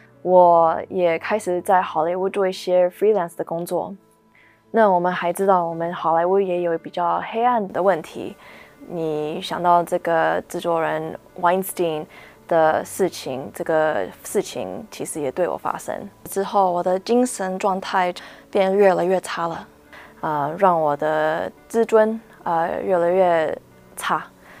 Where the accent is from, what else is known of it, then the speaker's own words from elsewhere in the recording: Arcadia, California, United States; also born or lived in New York; 我是在纽约出生的，但是我是在加州的城市 Arcadia 长大的。我的第一个语言就是中文，所以我们在家从一岁到五岁就一直讲中文。